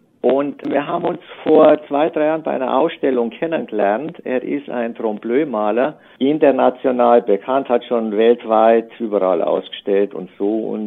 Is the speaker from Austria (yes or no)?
no; Romania; moved away; ich bin ja auch aus Rumänien